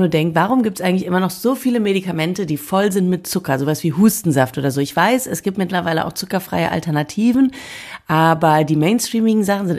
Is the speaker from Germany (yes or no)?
yes; Lemgo, North Rhine-Westphalia, Germany; ich komme ja aus der Nähe von Bielefeld in Lemgo